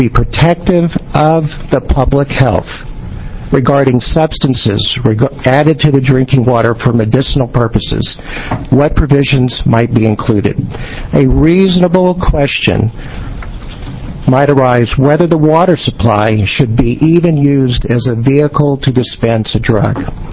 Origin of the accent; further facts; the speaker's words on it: Medford, Oregon, United States; I'm from Medford, Oregon.